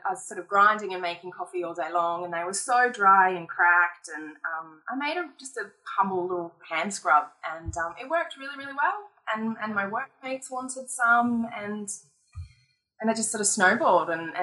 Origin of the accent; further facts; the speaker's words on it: Byron Bay, New South Wales, Australia; I grew up in Byron Bay